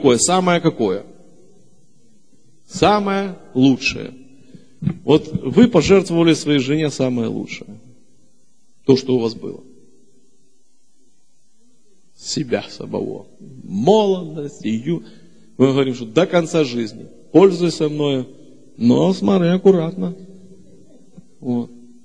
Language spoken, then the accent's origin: Russian; Kyiv, Ukraine; Вообще, я выходец из Борчаговки